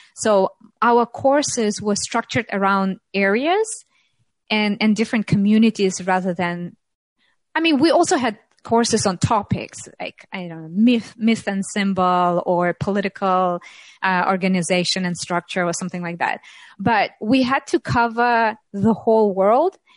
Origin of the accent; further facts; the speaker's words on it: Tatarstan, Russia; Plus my family comes from a place called Tatarstan, which is one of the republics within Russia. And it's a Muslim traditional Tatar area, historical.